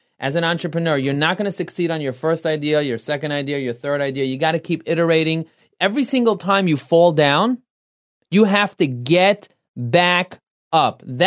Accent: Brooklyn, New York, United States; I'm talking to you because we're from Brooklyn.

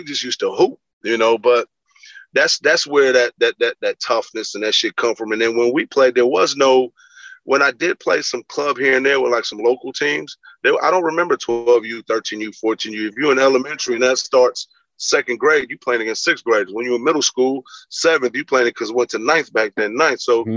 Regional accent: Belize; You know, I'm a kid from Belize, and my mother, you know, moved. We moved from different parts of the cities as her job got better.

